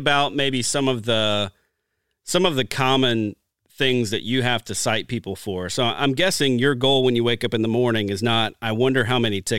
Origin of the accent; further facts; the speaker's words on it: Deep South, United States; growing up, I grew up in the Deep South.